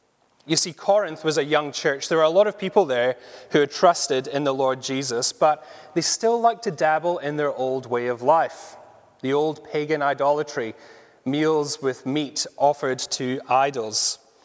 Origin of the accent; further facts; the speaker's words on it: Glasgow, Scotland, United Kingdom; now in Edinburgh, United Kingdom; I'm originally from Glasgow, then came to Edinburgh 2011.